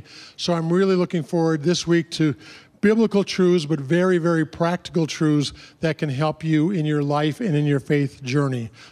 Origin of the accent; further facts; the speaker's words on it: Denver, Colorado, United States; My wife and I, Mary Ellen, we're from Denver, Colorado, actually Golden, Colorado. Just moved there a few months ago